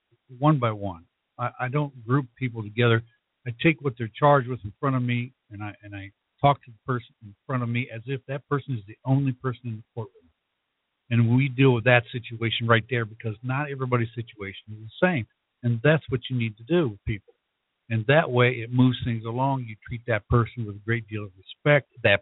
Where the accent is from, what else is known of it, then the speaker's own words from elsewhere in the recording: Illinois, United States; Well, I'm from Illinois originally, and I went to law school in Chicago.